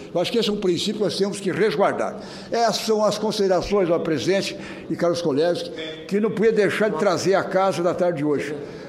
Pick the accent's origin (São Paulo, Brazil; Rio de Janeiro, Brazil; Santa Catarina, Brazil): Santa Catarina, Brazil; Fica até melhor vindo de Vossa Excelência do que de minha parte, que sou catarinense